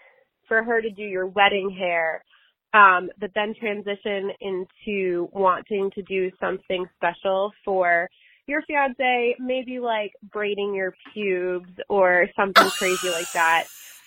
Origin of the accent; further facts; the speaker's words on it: Long Island, New York, United States; I'm from Long Island, New York.